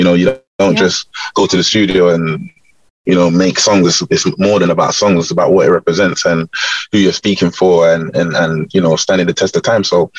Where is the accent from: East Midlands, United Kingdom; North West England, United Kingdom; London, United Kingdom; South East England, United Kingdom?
London, United Kingdom; Tottenham; And, you know, growing up in Tottenham